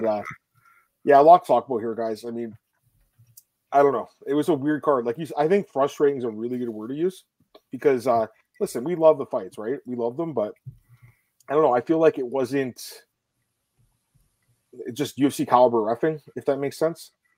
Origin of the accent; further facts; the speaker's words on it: Canada; See, I'm Canadian, so when we grew up, we basically have to study French in school.